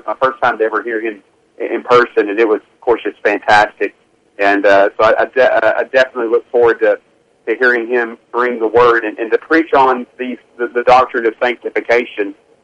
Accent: Magnolia, Arkansas, United States; My dad was a deacon in our church growing up in South Arkansas, a little town called Magnolia. We attended First Baptist Church of Magnolia

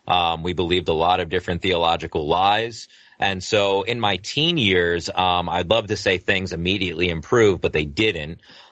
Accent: Holtsville, New York, United States; I'm from Holtsville, New York, originally.

